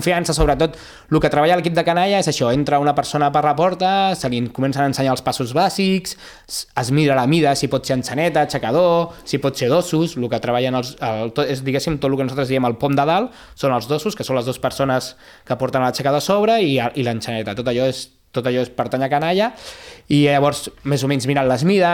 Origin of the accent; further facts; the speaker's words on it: Castelldefels, Catalonia, Spain; jo soc de Castelldefels, i quan vaig venir aquí anava i tornava a Castelldefels a fer castells.